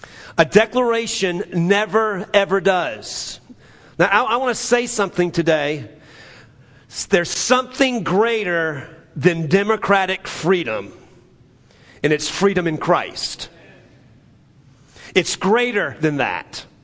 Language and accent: English; the South, United States; I'm from the South, man, okay?